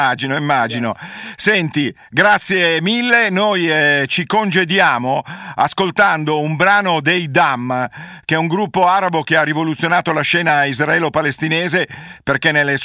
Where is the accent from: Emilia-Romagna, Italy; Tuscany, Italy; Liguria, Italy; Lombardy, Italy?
Lombardy, Italy; Milan; Che io sono di Milano, non saprei dove diavolo andare.